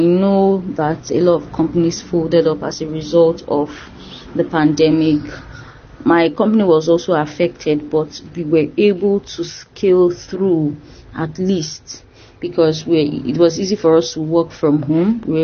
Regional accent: Delta, Nigeria; now in Lagos, Nigeria; I am from Delta State, but I reside in Lagos State, Nigeria.

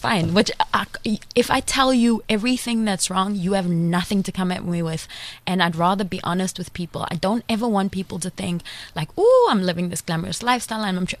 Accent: South Africa; I am from South Africa. This is where I'm from. So coming back here was it was very natural for me because I was home

